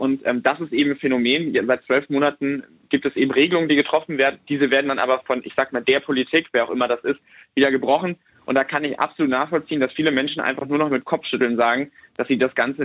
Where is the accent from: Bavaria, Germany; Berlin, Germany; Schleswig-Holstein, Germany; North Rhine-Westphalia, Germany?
North Rhine-Westphalia, Germany; Bergisch Gladbach; ich komme ja aus Nordrhein-Westfalen, aus Bergisch Gladbach.